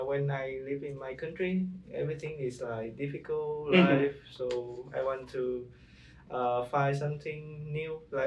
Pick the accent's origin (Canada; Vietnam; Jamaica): Vietnam; English is a second language; moved away; And I'm come from Vietnam.